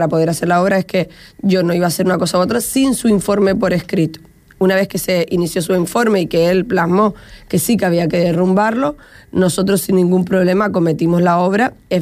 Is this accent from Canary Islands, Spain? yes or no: yes; Tuineje, Canary Islands, Spain; yo soy alcaldesa de Tuineje, pero sobre todo soy vecina de Tuineje, me he criado allí, he vivido allí toda mi vida.